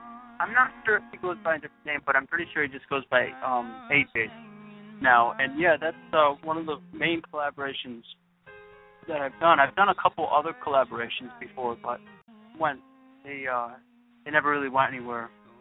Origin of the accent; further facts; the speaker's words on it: New York, United States; Yep, born and raised in Central New York.